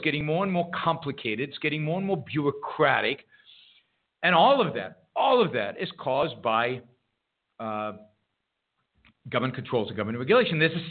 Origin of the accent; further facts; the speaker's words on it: Canada; As a Canadian, if we went to war with the U.S. and cut off steel